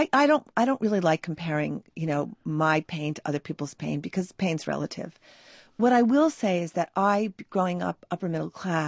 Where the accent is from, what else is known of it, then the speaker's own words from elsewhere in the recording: New York, United States; And I know that I'm from New York and I have an American passport